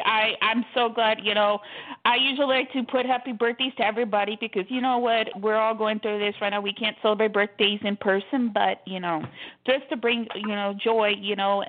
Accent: Houston, Texas, United States; Well, yes, I'm from Houston, Texas.

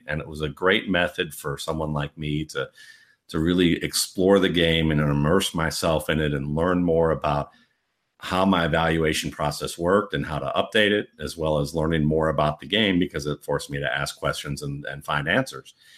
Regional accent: Cleveland, Ohio, United States; Well, you know, when I grew up in Cleveland, they were the Cleveland Barons.

